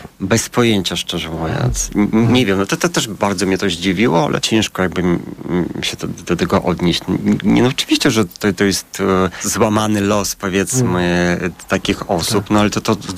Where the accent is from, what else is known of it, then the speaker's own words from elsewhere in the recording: Belarus; now in Poland; chociaż byłem urodzony w innym kraju, mieszkam w innym kraju, ale to tam dzieciństwo spędziłem na Białorusi.